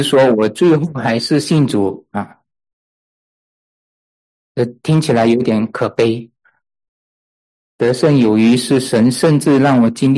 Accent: Malaysia; 我小的时候在马来西亚的时候读了一本她的传记

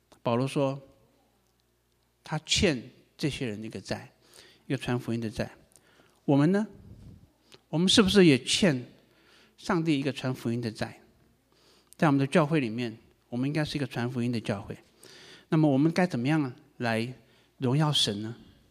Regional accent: Taiwan; 我们台湾人呢，是不是把你的门打开只邀请台湾人呢？

